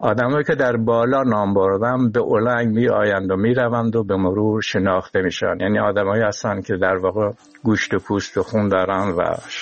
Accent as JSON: {"language": "Persian", "region": "Khorasan", "country": "Iran", "accent": "Khorasani", "first_language": "Khorasani", "moved": "as an adult", "said": "زبان مادری من خراسانی است، باز هم به گمان خودم از آنجا که پیش از جلای وطن زبان و نثر من هویت و تشخص پیدا کرده بود"}